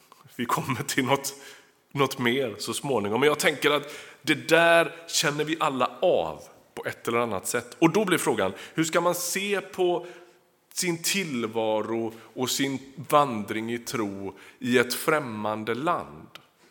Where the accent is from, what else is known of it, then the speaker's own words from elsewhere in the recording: Västra Götaland County, Sweden; jag är uppväxt i Västsverige, strax utanför Göteborg.